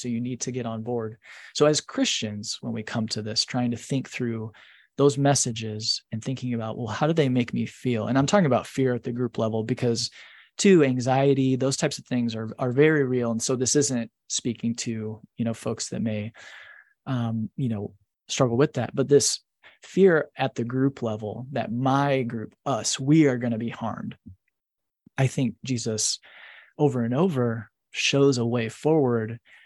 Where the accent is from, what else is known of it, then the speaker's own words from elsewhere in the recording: United States; I love being an American. I am thankful that I was born here.